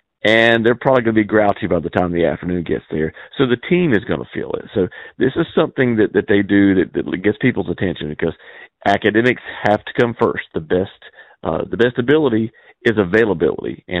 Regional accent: Asheville, North Carolina, United States; I grew up right outside of Asheville

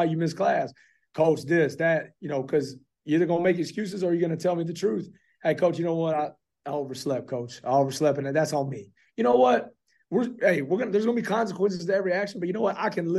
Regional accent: Fort Worth, Texas, United States; You know, I'm originally from Fort Worth, Texas, and I always joked around.

